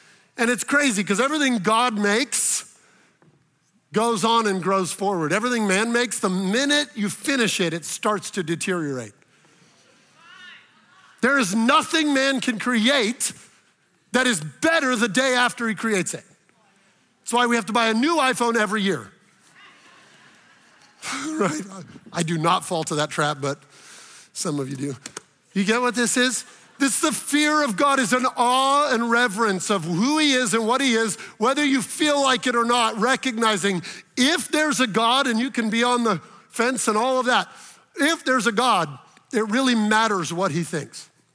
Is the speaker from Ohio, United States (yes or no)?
no; Arizona, United States; I grew up in Arizona, right?